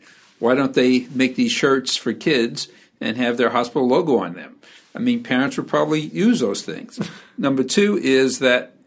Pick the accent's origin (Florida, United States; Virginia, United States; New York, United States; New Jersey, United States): New York, United States; Well, I grew up in New York City, went to the beach every summer